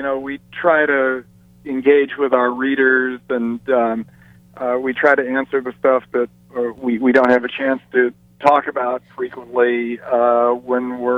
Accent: Chicago, Illinois, United States; moved away as an adult; now in San Francisco, United States; I grew up in Chicago. I got a degree in accounting from the University of Illinois, moved to California to go to law school here in Berkeley.

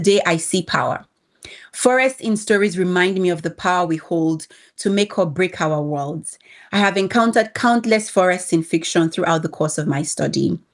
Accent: Benin City, Edo, Nigeria; I grew up in Benin City, the sprawling remains of the Benin Empire, one of West Africa's greatest forest kingdoms. I am Edo, and my ancestral lands where my father and mother grew up are built up villages

